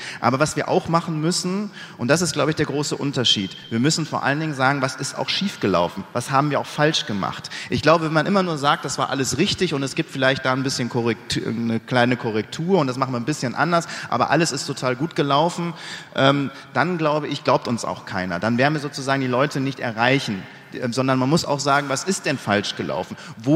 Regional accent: Dortmund, North Rhine-Westphalia, Germany; Ich komme aus Dortmund

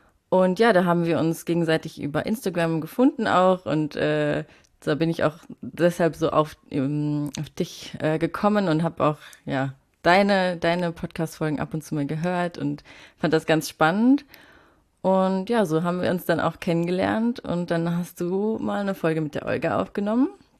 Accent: Saarland, Germany; Ich bin 26 und ich komme aus dem Saarland ursprünglich

